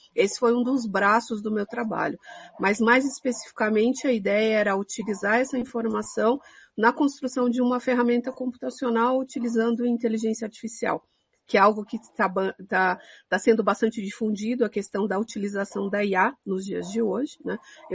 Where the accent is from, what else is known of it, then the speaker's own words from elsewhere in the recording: South Region, Brazil; now in São Paulo, Brazil; Eu tive a oportunidade de vir em 2014 para São Paulo, eu sou do Sul